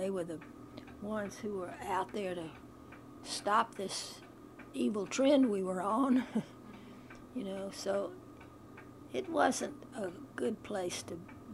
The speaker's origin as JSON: {"language": "English", "town": "Memphis", "region": "Tennessee", "country": "United States", "tie": "born or raised there", "also_born_or_lived": "Mississippi", "said": "See, as a child, I grew up here in Memphis and down in Mississippi, where my mother's people all had come from"}